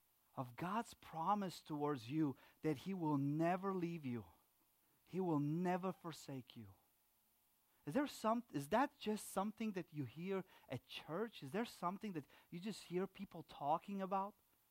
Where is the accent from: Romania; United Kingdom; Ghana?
Romania; now in United States; And I remember I came to the United States. I landed in Chicago O'Hare. Now, I'm from Romania, okay?